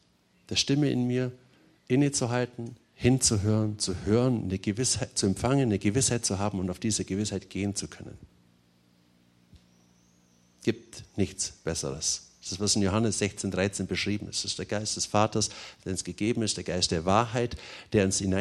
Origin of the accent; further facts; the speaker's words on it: Germany; Und wir sind so oft, nehme ich mich komplett mit ein, das ist ein Stück weit auch nochmal unser Naturell als Deutsche